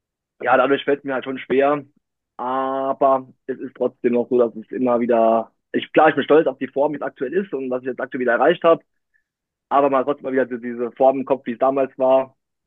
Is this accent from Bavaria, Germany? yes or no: no; Saarbrücken, Saarland, Germany; Ich bin 28 Jahre alt, bin aus Saarbrücken.